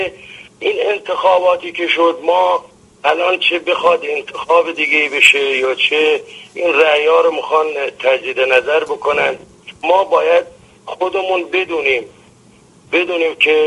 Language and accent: Persian; Khuzestan, Iran; من خودم عرب هستم، من یه فرقه از عربهای خوزستان هستم.